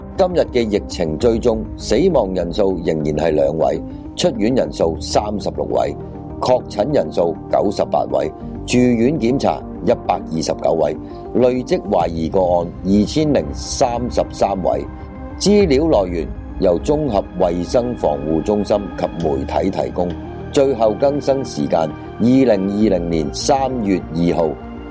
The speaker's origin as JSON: {"language": "Cantonese", "country": "Hong Kong", "said": "令到我们香港人人心惶惶，不知道怎样好"}